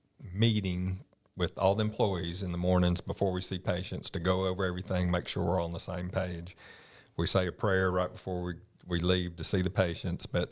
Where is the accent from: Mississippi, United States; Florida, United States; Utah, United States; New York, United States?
Florida, United States; Jacksonville; also born or lived in Tennessee / Texas; I was born up in Tennessee, and all my family's in Tennessee and Alabama. And we ended up, my father was an engineer, and he ended up first out in Texas. But then Union Camp had a big pulp mill down in Jacksonville, Florida, and we ended up down there.